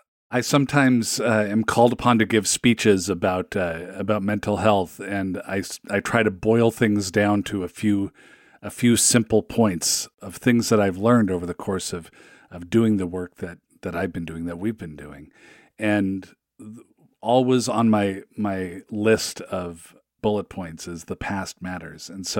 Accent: Seattle, Washington, United States; I knew that we had some friends in common back in Seattle. I'm from Seattle.

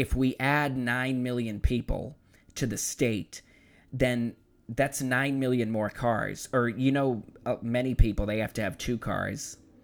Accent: Boston, Massachusetts, United States; I'm from Boston originally, I went to Boston Public Schools for high school

